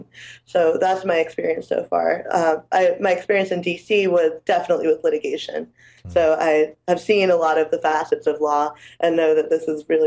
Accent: California, United States; I grew up in California also.

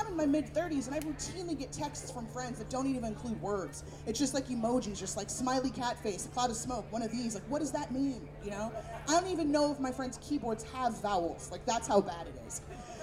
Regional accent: San Francisco, California, United States; And of course, I'm from San Francisco, so I'm just imagining how somebody from the city would fuck that up.

